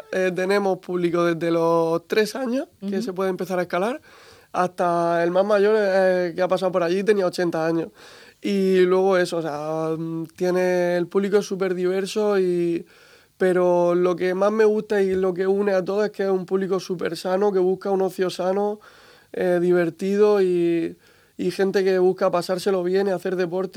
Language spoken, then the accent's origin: Spanish; Region of Murcia, Spain; Somos todos de Murcia.